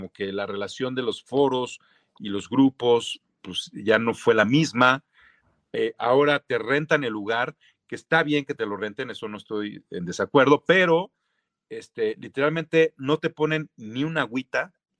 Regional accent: Ciudad Satélite, State of Mexico, Mexico; Sí, yo soy de Satélite, vivo aquí en Lomas Verdes.

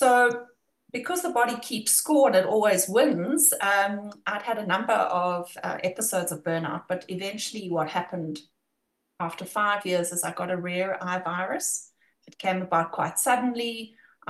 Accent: South Africa; also born or lived in United Kingdom; decided to take a gap year in the UK, as many people do, being South African, and landed up living there for 4 years working in investment banking.

